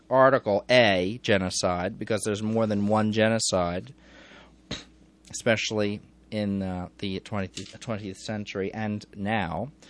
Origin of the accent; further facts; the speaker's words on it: Rockport, Massachusetts, United States; I'm a homosexual from Rockport, Massachusetts.